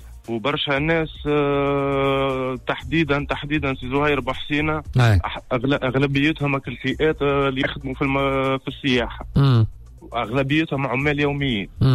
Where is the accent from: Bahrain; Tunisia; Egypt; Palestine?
Tunisia; Jawhara, Sousse Governorate; قعدت نخدم في معتمدية الجوهرة وما عنديش مزية هذيك دارنا ومنطقتي وحومتي